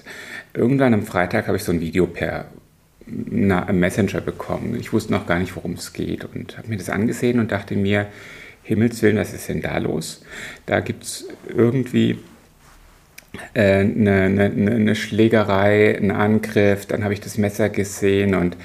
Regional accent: Heppenheim, Hesse, Germany; Denn zum einen ist Heppenheim natürlich meine Heimatstadt, Kreisstadt

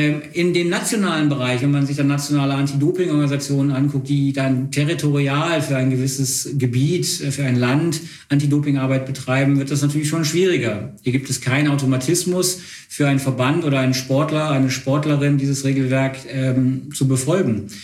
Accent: Wuppertal, North Rhine-Westphalia, Germany; Ich komme nicht aus Bonn, sondern ich komme aus Wuppertal.

